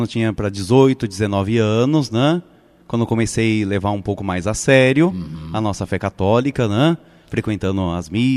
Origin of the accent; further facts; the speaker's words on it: São Paulo, Brazil; Eu sou paulistano, isto é, nascido na cidade de São Paulo, capital.